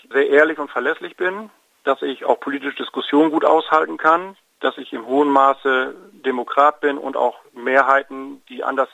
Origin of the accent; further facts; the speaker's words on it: Haselünne, Lower Saxony, Germany; habe 6 Jahre im Stadtrat meiner Heimatstadt Haslünne schon aktiv Kommunalpolitik betrieben.